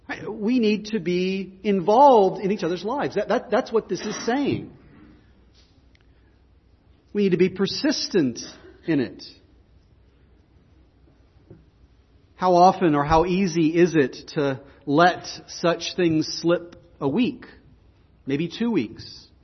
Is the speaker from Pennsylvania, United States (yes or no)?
yes; Pennsylvania, United States; We are Western, we are American, and we are Western Pennsylvanians.